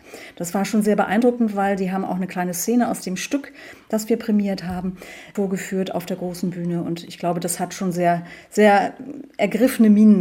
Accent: Hamburg, Germany; wir sind ja beide Großstädter, wir sind gebürtige Hamburger und haben ganz bewusst gesagt, Mitte 40, wir möchten was ganz anderes machen.

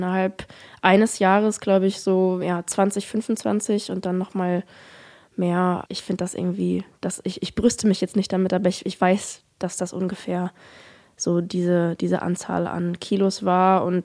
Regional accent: Offenburg, Baden-Württemberg, Germany; ich komme ja aus Offenburg

